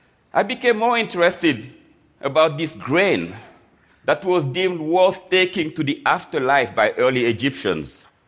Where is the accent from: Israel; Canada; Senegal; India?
Senegal; Dakar; moved away as an adult; now in United States; I was born and raised in Dakar, Senegal, and through a combination of accident and cosmic justice, became a chef in the US.